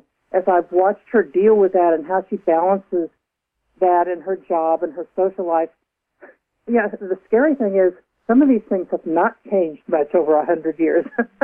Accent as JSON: {"language": "English", "region": "Missouri", "country": "United States", "lives_now": "Virginia, United States", "said": "And St. Louis I picked because I'm originally from Missouri, but I'm not from St. Louis. I'm from the southwestern part of the state. But I now live in Virginia, and I have for a number of years."}